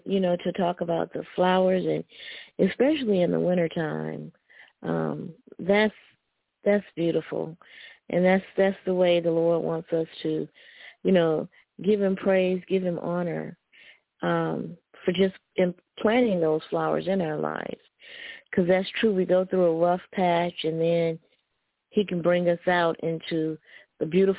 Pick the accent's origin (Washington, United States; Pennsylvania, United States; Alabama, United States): Alabama, United States; I'm from Alabama.